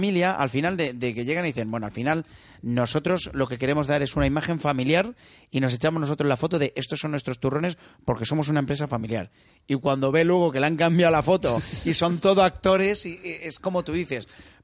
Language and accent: Spanish; Spain; yo soy muy español